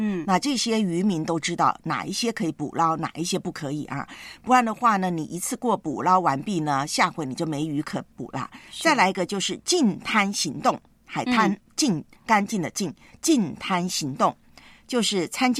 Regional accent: Taiwan; 在我的老家台湾呢

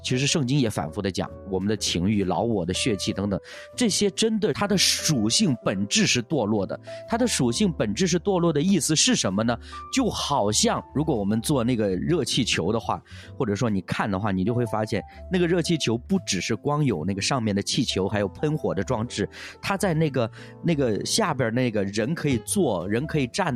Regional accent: China

